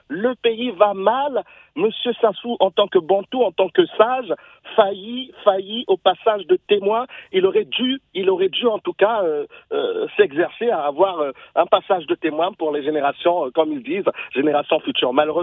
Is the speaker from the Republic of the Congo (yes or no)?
yes; Republic of the Congo; moi je suis du Nord. Je viens au Congo, je suis avant toute chose compatriote congolais, et aujourd'hui, Stéphanie, le Congo va mal.